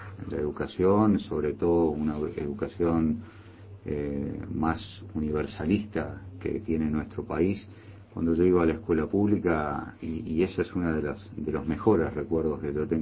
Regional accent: Uruguay; Yo me siento muy uruguayo, soy 100% uruguayo.

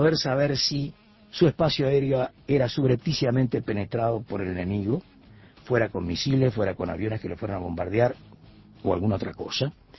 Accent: Uruguay; moved away as an adult; Estoy por allá hace 17 años y medio. Cuando me fui de Uruguay con una propuesta concreta de trabajo periodístico

